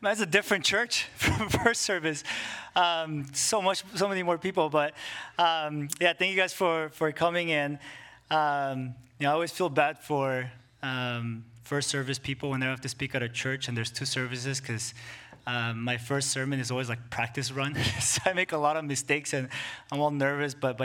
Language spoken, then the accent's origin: English; Bolivia; moved away as an adult; also born or lived in United States; now in Coban, Guatemala; I'm Korean. My wife is Chinese American. I was born and raised in Bolivia, South America. I was there till I was 18. Then I went to the States, where I went to college.